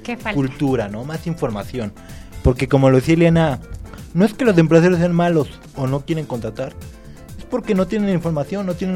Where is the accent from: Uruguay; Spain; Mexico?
Mexico; Ciudad Satélite, State of Mexico; Yo soy del norte, soy de Satélite, a mucha honra.